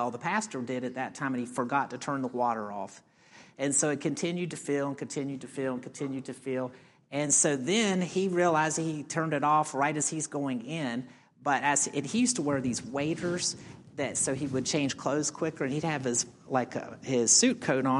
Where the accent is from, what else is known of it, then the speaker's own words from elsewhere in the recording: United States; born there; that I was born in the United States, and the list goes on and on and on.